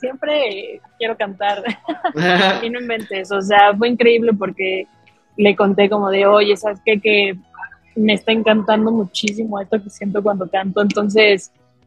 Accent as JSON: {"language": "Spanish", "region": "Mexico City", "country": "Mexico", "said": "soy de la Ciudad de México, soy cantante"}